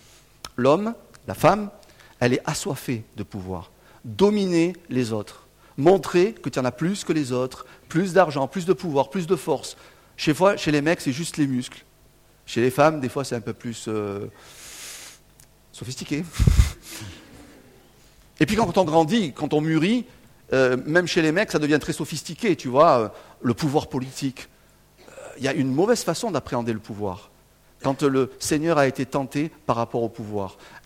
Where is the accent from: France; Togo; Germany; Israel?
France; south of France; Moi, je viens d'un pays, sud de la France, où la passion, c'est très bien, tu vois.